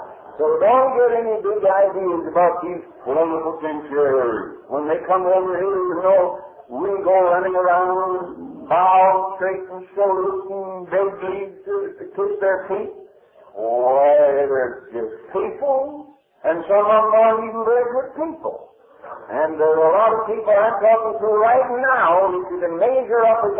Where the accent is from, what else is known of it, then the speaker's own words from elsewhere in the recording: United States; I'm an American, and I'm relatively free.